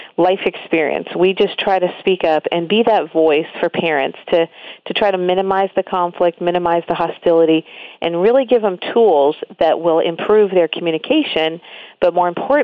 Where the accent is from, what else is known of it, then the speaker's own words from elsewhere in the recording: Denver, Colorado, United States; I grew up, though, in two cities. I was born in Denver, and mom lived in Denver, dad lived in Colorado Springs, and so my whole life was split between those two places